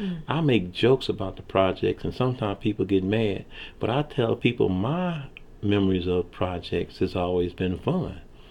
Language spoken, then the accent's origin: English; Venice, United States; That's what I learned from growing up in Venice.